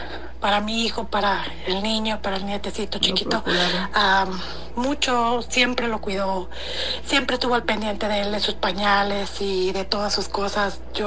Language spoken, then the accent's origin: Spanish; Mexico; now in Denver, United States; Yo soy de México.